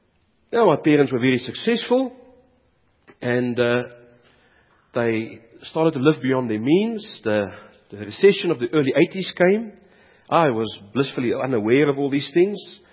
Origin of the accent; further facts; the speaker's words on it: Zambia; born there; I was born in Zambia in 1968